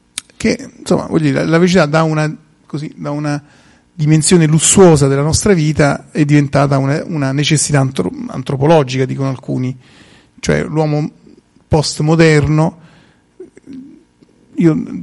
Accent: Rome, Lazio, Italy; Io sono da Roma

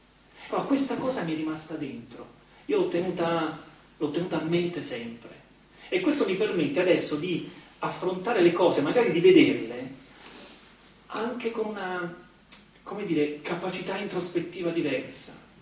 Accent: Molise, Italy; Io vengo dal Molise, così racconto anche un po' della mia storia

